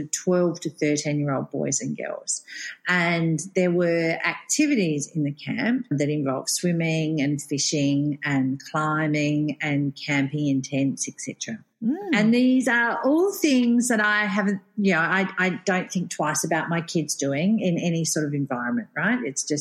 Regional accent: Australia; now in Qatar; I'm an Aussie based here in Qatar.

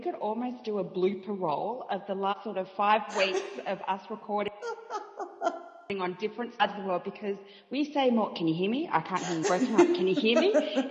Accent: Australia; Because we come from Australia where you're not allowed

